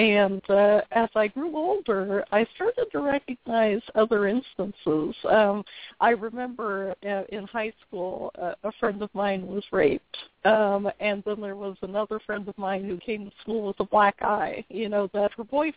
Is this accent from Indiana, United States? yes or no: yes; Indiana, United States; I was raised in Indiana, and, you know, I had a very nice, you know, peaceful childhood.